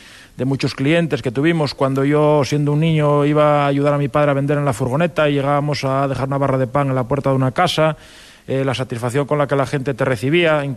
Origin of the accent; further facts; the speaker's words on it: Ibias, Asturias, Spain; born there; yo de Ibias, yo soy un enamorado de Ibias, de la tierra donde nací, ¿no?